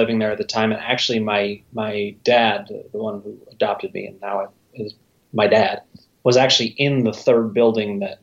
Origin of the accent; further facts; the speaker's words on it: Cleveland, Ohio, United States; also born or lived in Brooklyn; I'm actually originally from Cleveland, Ohio.